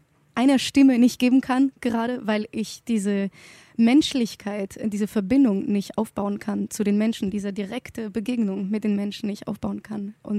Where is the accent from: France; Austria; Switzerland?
France; German is a second language; also born or lived in Cyprus; now in Berlin, Germany; Ich komme aus Frankreich und Zypern, bin in beide Länder aufgewachsen, bin Opernsängerin und wohne auch in Berlin seit 10 Jahren